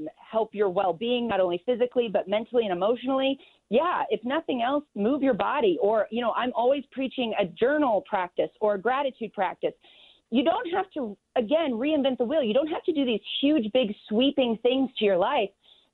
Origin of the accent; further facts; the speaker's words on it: Parsons, Kansas, United States; Oh, yeah. I'm from Parsons, Kansas.